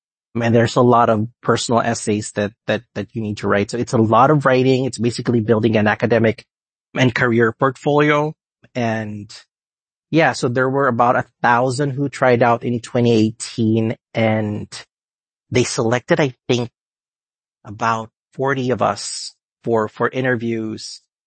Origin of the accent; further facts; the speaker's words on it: Philippines; now in United States; I'm from the Philippines. It's a tropical country. And now I'm in Western PA. It's in the Northeast. Winters are really harsh here